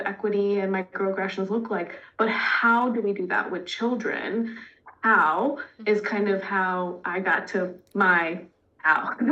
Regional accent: Washington, D.C. area, United States; also born or lived in India; For me being Indian, so I grew up outside of the DC area, which is a pretty diverse area, racially and culturally, not so much socioeconomically.

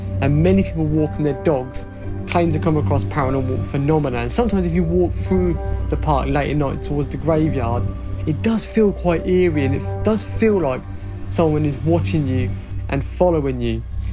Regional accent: Southampton, South East England, United Kingdom; That's because I'm born and bred in Southampton.

